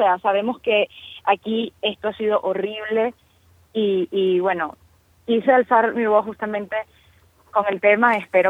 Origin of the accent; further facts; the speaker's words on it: Valencia, Carabobo, Venezuela; soy valenciana, soy de Valencia, de Carabobo.